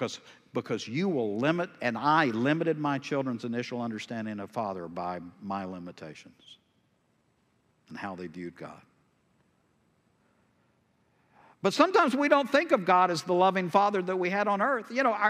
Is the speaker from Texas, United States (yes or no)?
yes; Tyler, Texas, United States; We grew up in South Tyler, and South Tyler has amazing wealth, but it wasn't where we lived.